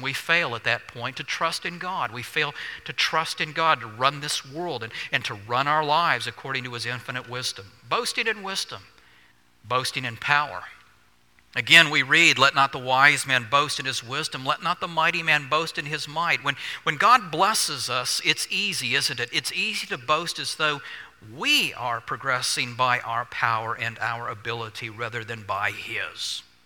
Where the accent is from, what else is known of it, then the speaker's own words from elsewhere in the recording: Alabama, United States; You know, when I was young and growing up in Alabama, a carnival would come to my hometown each year.